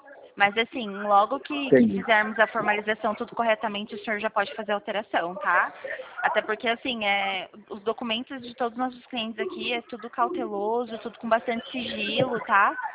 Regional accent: Cornélio Procópio, Paraná, Brazil; eu sou de Cornélio Procópio, Paraná.

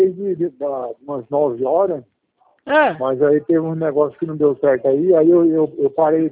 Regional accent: Presidente Prudente, São Paulo, Brazil; Não, eu sou de Prudente

